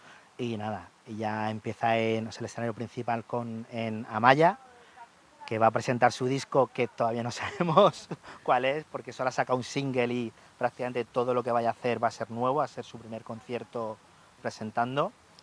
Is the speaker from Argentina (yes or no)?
no; Region of Murcia, Spain; yo como murciano, pues cómo no voy a apostar por todo esto